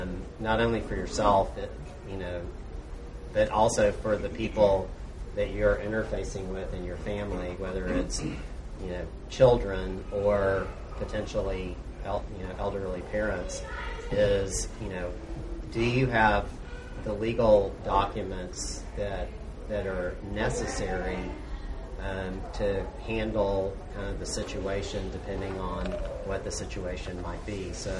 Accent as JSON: {"language": "English", "town": "Houston", "region": "Texas", "country": "United States", "tie": "born or raised there", "said": "So, I grew up here in Houston"}